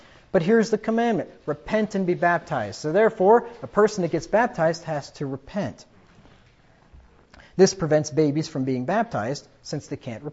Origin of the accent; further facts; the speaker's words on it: England, United Kingdom; I'm an Englishman.